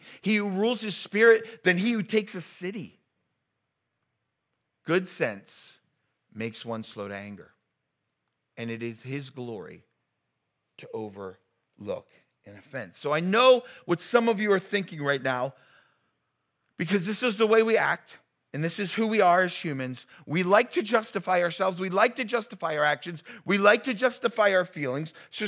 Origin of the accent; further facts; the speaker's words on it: New Jersey, United States; I was fairly opinionated guy growing up in New Jersey.